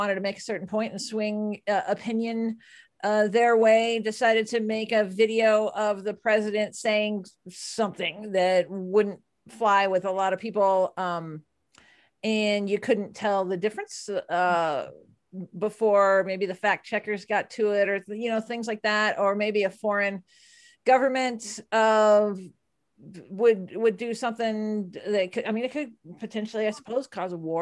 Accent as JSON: {"language": "English", "region": "Texas", "country": "United States", "said": "However, I'm from Texas and I do like big hair."}